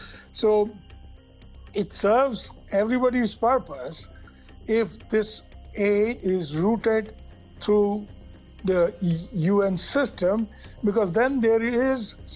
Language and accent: English; India; from India